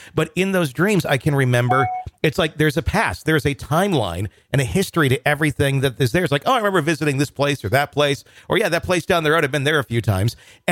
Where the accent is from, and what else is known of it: Wisconsin, United States; born or raised there